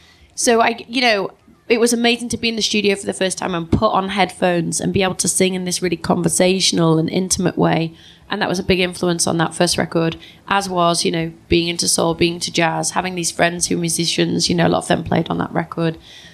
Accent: Leeds, Yorkshire and the Humber, United Kingdom; I'm from Leeds, so it's like, wow, I'm in London

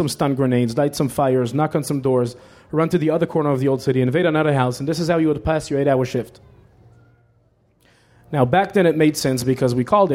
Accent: Israel; this is growing up in Israel for the past 40 years.

